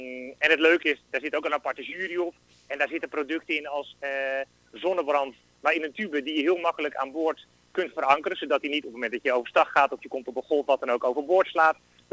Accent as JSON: {"language": "Dutch", "country": "Netherlands", "said": "En op een of andere mooie manier hebben wij als Nederlanders altijd een passie om dan op het water te zijn."}